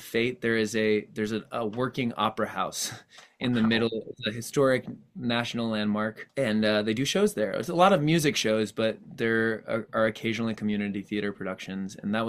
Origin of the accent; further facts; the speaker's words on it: Earlville, New York, United States; Well, so I grew up in this little town called Earlville.